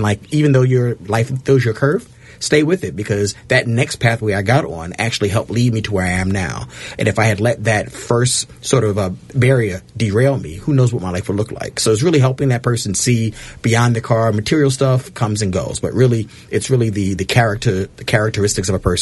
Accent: Brooklyn, New York, United States; You know, myself, I'm from Bedford Stuyvesant in Brooklyn

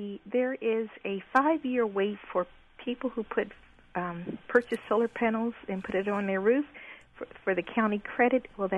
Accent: Bowie, Maryland, United States; I'm from Bowie.

